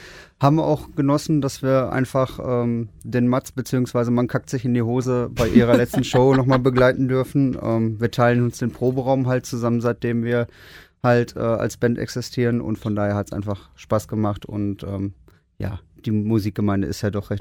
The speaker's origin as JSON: {"language": "German", "town": "Dortmund", "region": "North Rhine-Westphalia", "country": "Germany", "tie": "born or raised there", "said": "ich bin halt gebürtiger Dortmunder und bin damit halt aufgewachsen, von Jugendlichalter an."}